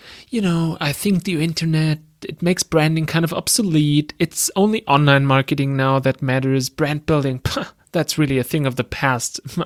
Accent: Germany; accent: German; English is a second language; I'm from Germany, as you can tell by my accent.

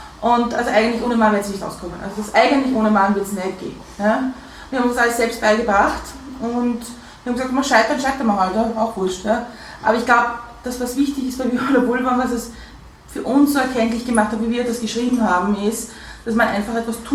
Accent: United Kingdom; German is a second language; Und ich bin halt Britin, ich kenne es aus Großbritannien sehr stark

